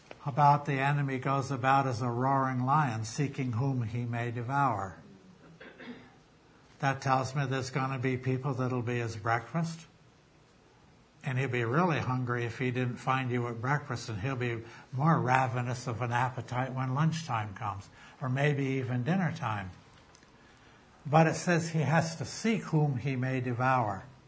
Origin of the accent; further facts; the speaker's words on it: Chester, United Kingdom; I'm from Chester. What do I know? You know, I say it like we talk here.